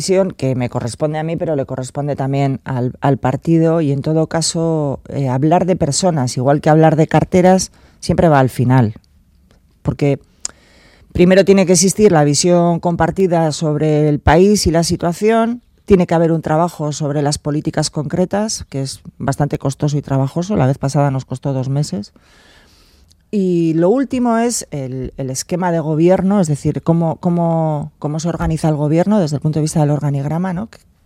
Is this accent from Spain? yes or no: yes; Basque Country, Spain; en una sociedad como la vasca, que arrastramos 50 años de violencia terrorista, de mucho sufrimiento